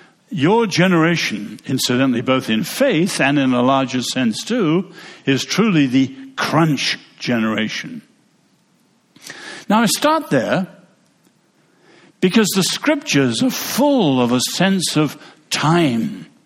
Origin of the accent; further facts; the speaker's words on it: China; I grew up in China, and I know the Chinese dynasties.